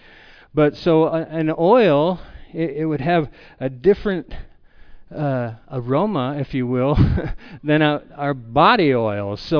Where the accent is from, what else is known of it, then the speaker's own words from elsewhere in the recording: Colorado, United States; moved away as an adult; now in Utah, United States; back in 1999, we moved here to Utah. My wife and I came from Colorado.